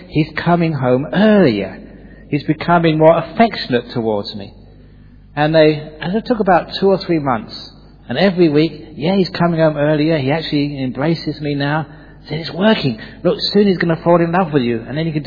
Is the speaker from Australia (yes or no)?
yes; Perth, Western Australia, Australia; this was in my hometown of Perth in Australia.